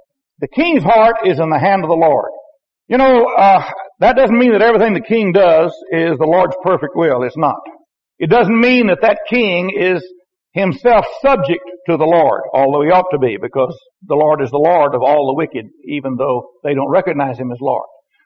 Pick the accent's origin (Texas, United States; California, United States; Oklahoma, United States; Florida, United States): Texas, United States; And I grew up on a river. I was born on the Lampasas River. The farm that we were on was six acres on both sides of the Lampasas River